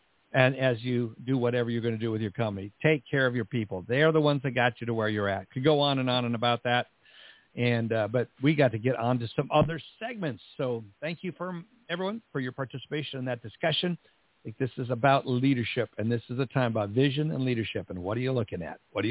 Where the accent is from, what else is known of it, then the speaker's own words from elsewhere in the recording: Minnesota, United States; I grew up in Minnesota.